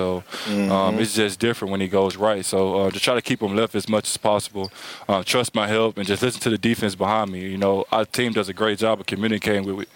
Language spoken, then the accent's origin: English; Little Rock, Arkansas, United States; I'm from Little Rock, Arkansas. People don't really make it from where I'm from.